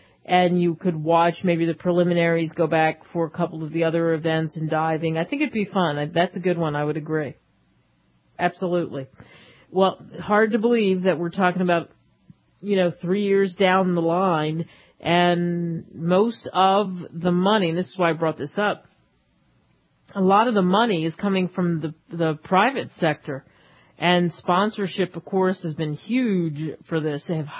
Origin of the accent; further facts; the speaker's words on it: Cherry Hill, New Jersey, United States; I like the diving, too, because I can remember barely, growing up in Cherry Hill